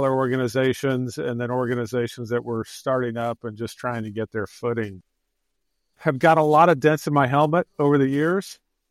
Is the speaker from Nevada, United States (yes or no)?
no; Mission Viejo, California, United States; So grew up in Mission Viejo, California. My parents actually had moved from Pittsburgh and Buffalo, wanted to find their way out of the snow.